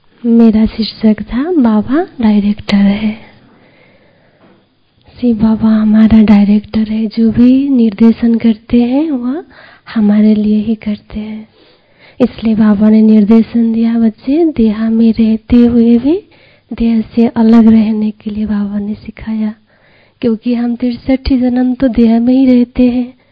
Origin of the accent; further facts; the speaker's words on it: Janakpur, Madhesh Province, Nepal; मैं नेपाल से हूँ, नेपाल के जनकपुर से।